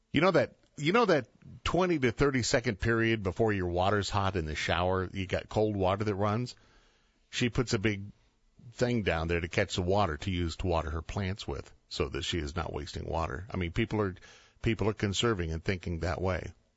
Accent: Portland, Oregon, United States; Having been raised in Portland, I had all the rain I needed growing up.

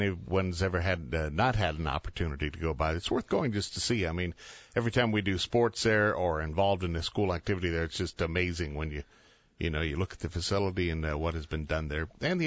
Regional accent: Portland, Oregon, United States; Having been raised in Portland, I had all the rain I needed growing up.

